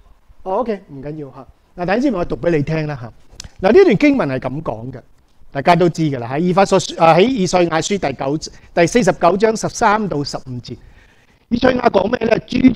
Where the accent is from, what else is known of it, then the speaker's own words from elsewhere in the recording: China; 我们中国人为什么好像很强调孝顺孝敬父母这件事